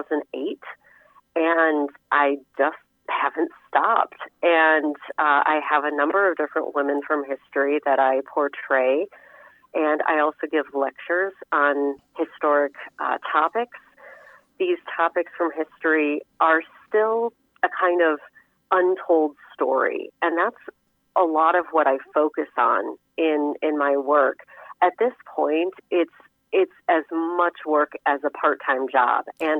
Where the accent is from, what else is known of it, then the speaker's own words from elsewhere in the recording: Rockford, Illinois, United States; at a living history village where I grew up in Rockford, Illinois.